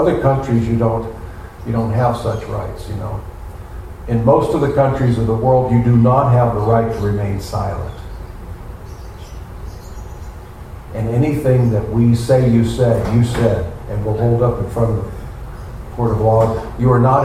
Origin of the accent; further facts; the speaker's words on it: United States; I'm an American. I'm a Caucasian American.